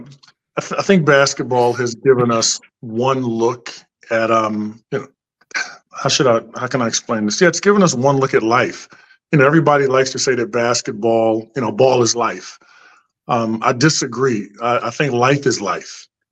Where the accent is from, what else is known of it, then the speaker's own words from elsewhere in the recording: New Jersey, United States; And, you know, growing up in South Jersey, we were, you know, always traveling up to Philadelphia to play in the Sunny Hill League.